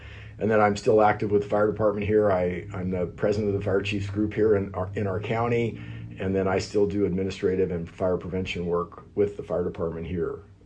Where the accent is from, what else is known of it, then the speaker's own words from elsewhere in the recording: California, United States; So yep, I am from Southern California.